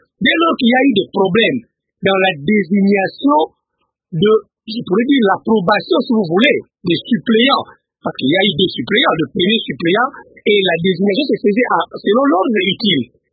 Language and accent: French; Kinshasa, DR Congo; nous sommes Congolais, nous sommes Kinois